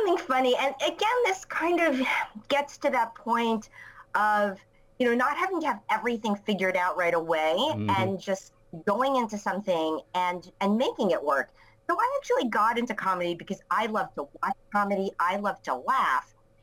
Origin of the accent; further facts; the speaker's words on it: New York City, New York, United States; I was born and raised in New York City. It is a very fast market here.